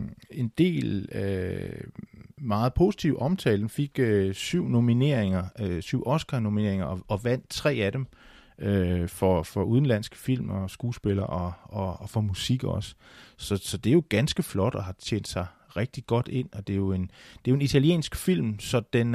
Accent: Aarhus, Central Denmark Region, Denmark; men der var i Aarhus, hvor jeg voksede op, der var der en dame

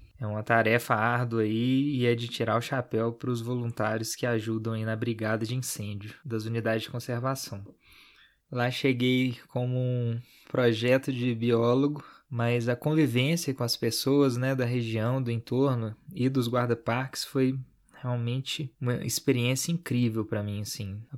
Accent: Belo Horizonte, Minas Gerais, Brazil; E ele fica bem longe da minha cidade natal. São mais de 700 quilômetros de distância de Belo Horizonte, no sentido norte, é quase na divisão da Bahia.

